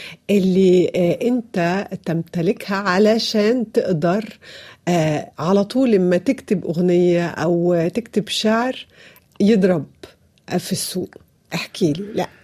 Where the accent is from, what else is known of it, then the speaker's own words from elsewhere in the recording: France; انا كبرت هنا في فرنسا